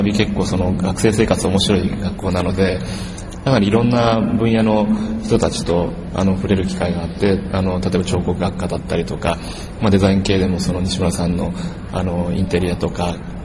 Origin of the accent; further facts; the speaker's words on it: Fukui, Japan; 僕はですね、高校は福井の出身なんですけど、福井の、進学校で